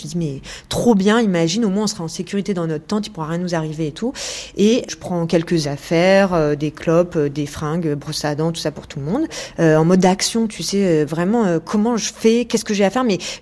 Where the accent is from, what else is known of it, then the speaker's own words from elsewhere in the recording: Boulogne-Billancourt, Île-de-France, France; puisqu'en plus je venais de Boulogne